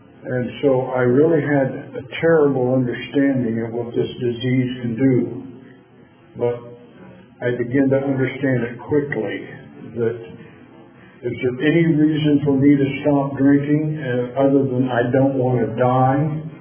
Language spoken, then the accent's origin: English; Kansas, United States; born there; I was born in Kansas. I'm a Kansas Jayhawk. I was born that way, and I went to University of Kansas.